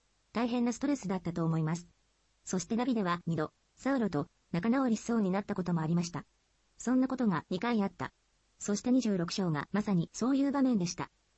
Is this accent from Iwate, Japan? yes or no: yes; Iwate, Japan; そこで地元岩手の予備校に行くことになりましたけれど